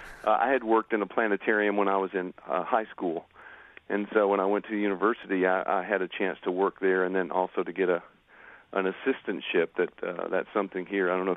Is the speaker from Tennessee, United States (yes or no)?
yes; Nashville, Tennessee, United States; So, I grew up in Nashville where musicians weren't really highly regarded.